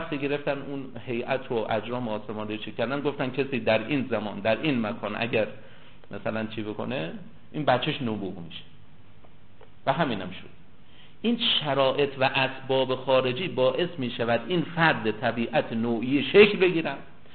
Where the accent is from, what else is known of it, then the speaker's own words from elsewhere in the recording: Kerman, Iran; now in Qom, Iran; من در زمان مثلا 1359 ایجاد شدم، اهل کرمان هستم، تو قم دارم تدریس میکنم